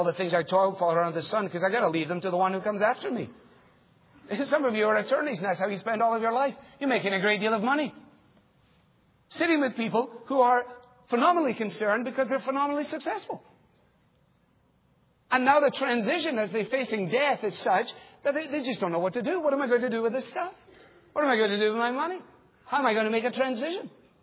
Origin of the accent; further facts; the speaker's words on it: Glasgow, Scotland, United Kingdom; growing up in Glasgow, which is the center of the Western world's center of heart attacks and the center of alcoholism in Western Europe.